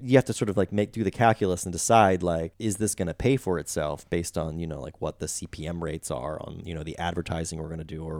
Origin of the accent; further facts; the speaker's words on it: Philadelphia, Pennsylvania, United States; And I'm from the Philadelphia area.